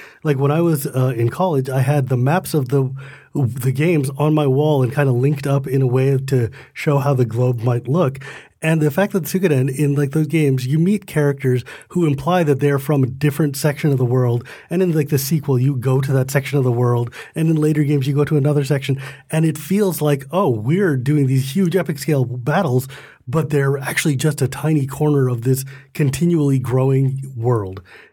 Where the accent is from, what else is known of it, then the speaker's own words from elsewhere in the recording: India; I mean, it was for me as an Indian dude, it resonated a lot.